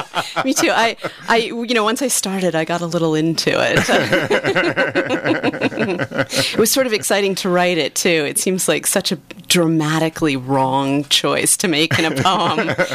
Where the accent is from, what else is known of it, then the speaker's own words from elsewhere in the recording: Washington, District of Columbia, United States; Washington, D.C.